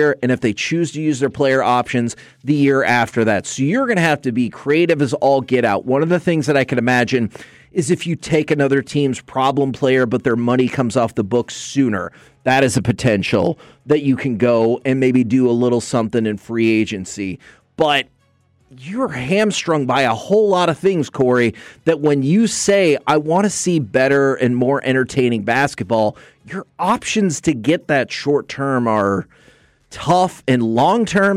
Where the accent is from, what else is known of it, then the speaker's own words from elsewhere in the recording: Texas, United States; Oh, look, we were all born and raised in the Metroplex.